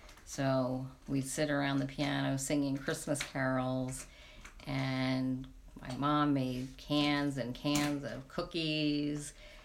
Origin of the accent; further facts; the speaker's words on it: Princeton Junction, New Jersey, United States; I grew up in Princeton Junction, and I lived on the same street for about 20 years.